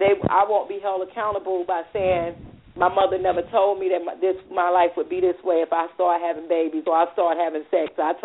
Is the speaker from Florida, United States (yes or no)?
no; New York City, New York, United States; now in North Carolina, United States; Oh, Sierra … I'm still on the line from North Carolina. I'm originally born and bred in New York City as well.